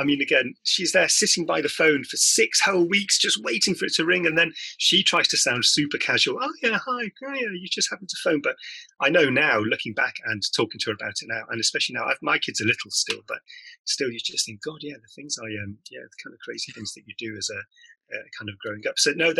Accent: Manchester, North West England, United Kingdom; born there; My parents are Spanish immigrants, so they're both Spanish. And so I was born in England. I was born up in Manchester

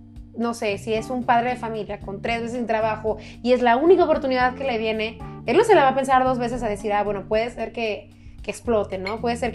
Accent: Mexico; no, es que, somos los mexicanos.

